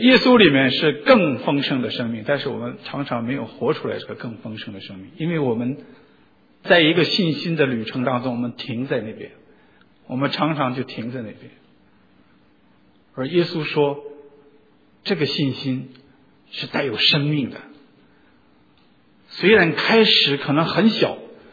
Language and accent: Chinese; China; 我们都中国人常说那个芝麻